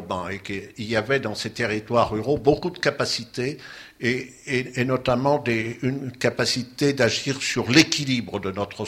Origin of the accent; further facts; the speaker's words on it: Normandy, France; je suis normand. Hein. Donc je viens tout simplement d'une petite commune auprès de Rouen. Hein. Voilà, pour situer les choses très rapidement, maire de mon village, là, qui fait à peu près 850-900 habitants aujourd'hui.